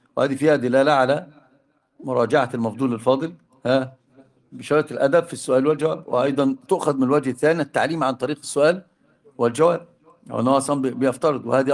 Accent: Egypt; عندنا في مصر أوجزوها بكلمة واحدة

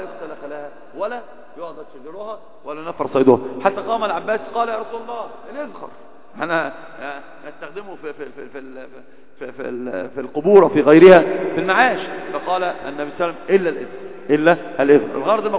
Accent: Egypt; عندنا في مصر

